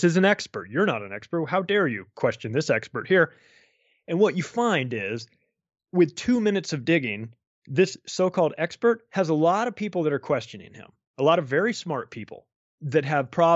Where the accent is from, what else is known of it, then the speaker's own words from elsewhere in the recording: United States; because I'm an American. I still live in America.